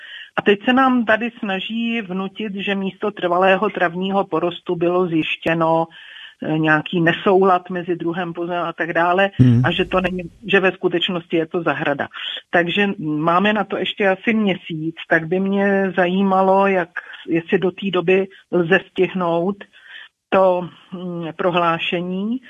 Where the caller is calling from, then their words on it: Hradec Králové Region, Czechia; a jsem z Královéhradeckého kraje.